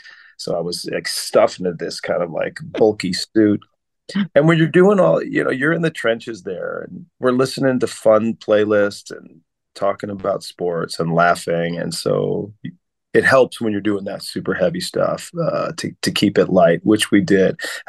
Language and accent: English; St. Louis, Missouri, United States; We're from St. Louis, Missouri. We don't have a franchise anymore